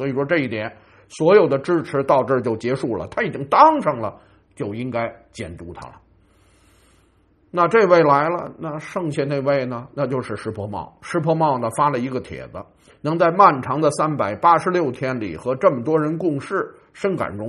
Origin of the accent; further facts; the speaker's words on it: New Zealand; 我们新西兰人都没人敢发这类似的这种信件